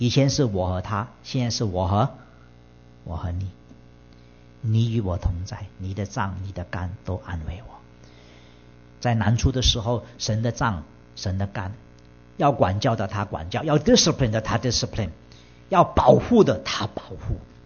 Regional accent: Kuala Lumpur, Federal Territory of Kuala Lumpur, Malaysia; 但是拿回来不够几个月，我就要从吉隆坡搬

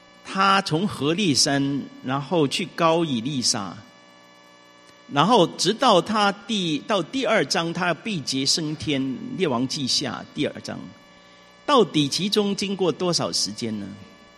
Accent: China; 那这个呢，早期的我们中国人的那个师徒的关系呢，其实也就是这样

